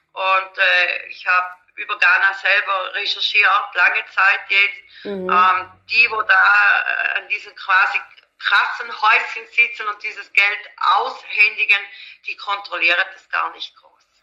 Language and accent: German; Switzerland; Wir sind aus der Schweiz